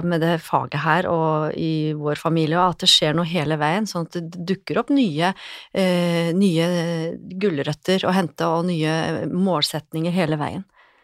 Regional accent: Lillehammer, Innlandet, Norway; now in Oslo, Norway; men jeg kom jo fra Lillehammer og tenkte at det er jo ikke aktuelt

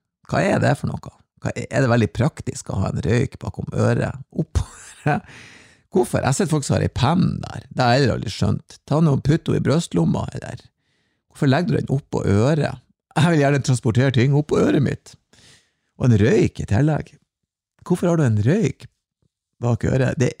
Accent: Bodø, Nordland, Norway; Så jeg hadde en helg her hjemme i Bodøbyen. Og nå til helga, så skal jeg altså være hjemme i byen min og henge med folk.

